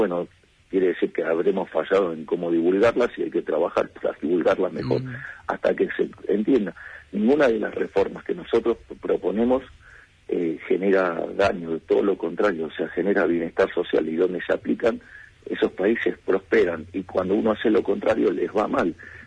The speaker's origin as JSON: {"language": "Spanish", "country": "Argentina", "said": "es como los argentinos, digamos, frente a una situación, en lugar de arreglar la causa, trabajamos sobre el efecto."}